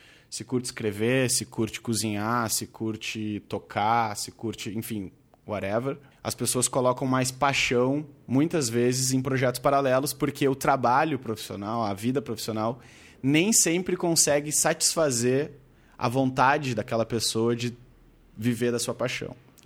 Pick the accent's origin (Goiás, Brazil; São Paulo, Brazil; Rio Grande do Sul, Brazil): Rio Grande do Sul, Brazil; Porto Alegre; eu venho de Porto Alegre